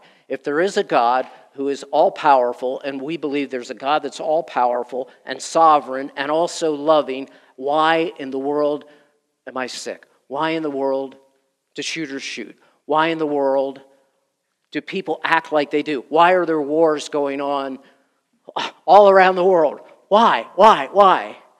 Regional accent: East Coast, United States; now in Indiana, United States; See, I grew up on the East Coast, kind of in a sort of a city thing. So I wasn't into farming, but now I live in Indiana.

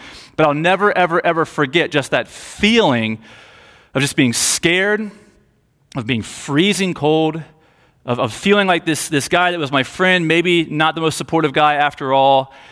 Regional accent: Ohio, United States; when I was about 10, maybe 11 years old, growing up in Southwest Ohio

